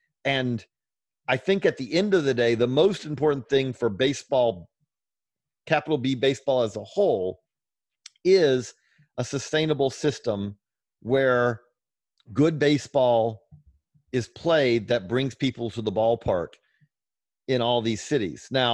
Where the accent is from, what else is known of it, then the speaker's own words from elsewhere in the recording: Georgia, United States; you know, I'm from Georgia